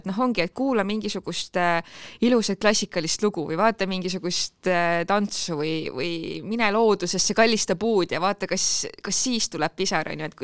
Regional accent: Jõgeva, Jõgeva County, Estonia; ega ma ei kasvanud ka mitte siin, no ma kasvasin Jugeval kuskil kuredi kängida

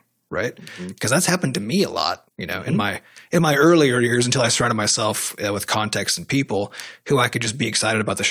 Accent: United States; as an American, a hobby is a waste of time because it's not generating money

